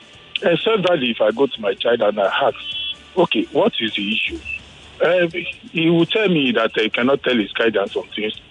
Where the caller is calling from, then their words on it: Ikeja, Lagos, Nigeria; I'm calling from Ikeja.